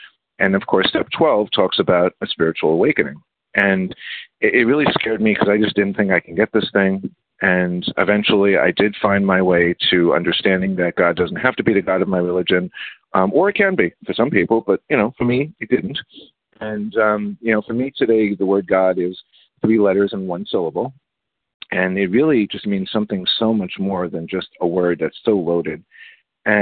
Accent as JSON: {"language": "English", "town": "New York City", "region": "New York", "country": "United States", "tie": "born or raised there", "said": "I grew up in the Bronx, and I was bullied, and I was fat, white, and Jewish, and got out of the public school system, went into the religious school system"}